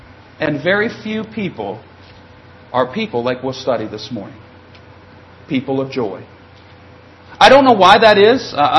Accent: Canada; now in United States; I'm not an American citizen. Most of you have figured that out. I'm Canadian. But I've come to love this country. Growing up in Canada, I longed to live here.

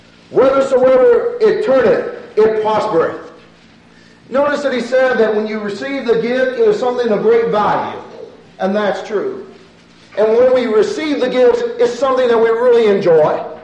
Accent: Chicago, Illinois, United States; although I grew up in the Chicago area.

